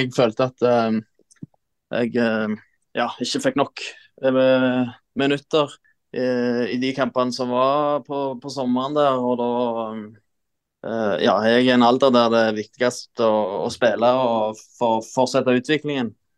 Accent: Jørpeland, Rogaland, Norway; Så jeg satt hjemme på Hjørpeland, var på ferie hjemme

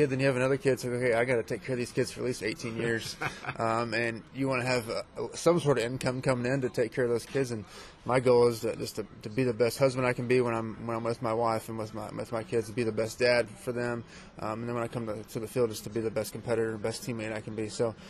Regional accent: Texas, United States; growing up in Texas in a small town, my dad, he worked 60 hours a week at a fiberglass plant.

